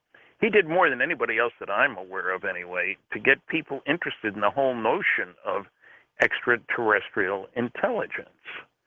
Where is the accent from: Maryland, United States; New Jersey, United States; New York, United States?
New Jersey, United States; Linden; I grew up in Linden, New Jersey. He grew up in the next-door town, Rahway, New Jersey.